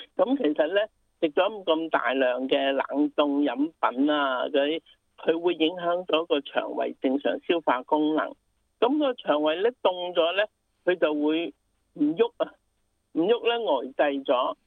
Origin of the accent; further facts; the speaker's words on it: Guangdong, China; 咁我哋广东人咧就比较喜欢喺暑天咧